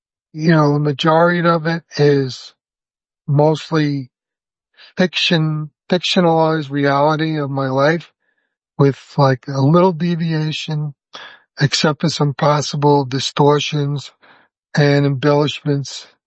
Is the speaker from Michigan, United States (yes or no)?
no; Brooklyn, New York, United States; also born or lived in Long Island; Growing up in Brooklyn was a little easier because I had a lot of friends there, and it was just a very tight-knit community. And then my father moved us out to Long Island